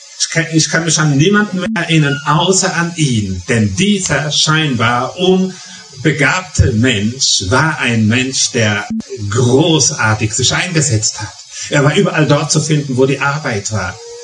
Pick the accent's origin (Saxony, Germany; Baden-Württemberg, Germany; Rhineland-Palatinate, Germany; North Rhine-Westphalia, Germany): Rhineland-Palatinate, Germany; born there; ich bin halt als Pfälzer geboren